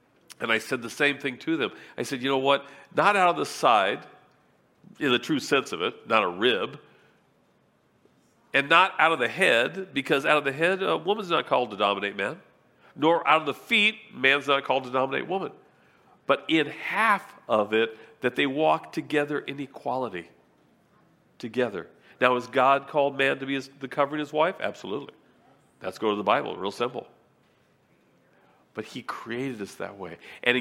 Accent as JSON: {"language": "English", "town": "Lemon Grove", "region": "California", "country": "United States", "tie": "born or raised there", "said": "I was raised in Lemon Grove, and Lemon Grove, that's where all the poor people used to live back in the 50s and 60s because it was the lowest rent."}